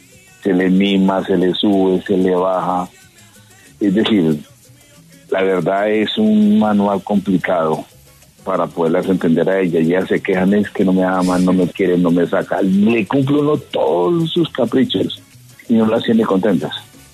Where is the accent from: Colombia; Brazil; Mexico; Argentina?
Colombia; Bogotá; Yo soy Rolo, apasionado, tranquilo, sumiso, venga.